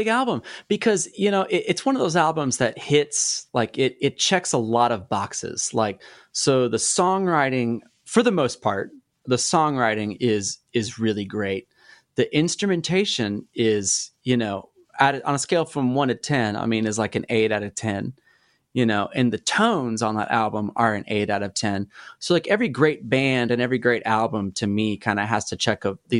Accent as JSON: {"language": "English", "region": "Oklahoma", "country": "United States", "said": "Cause you know, like we're from Oklahoma, we're here. And so country has a pretty huge part in our culture here still."}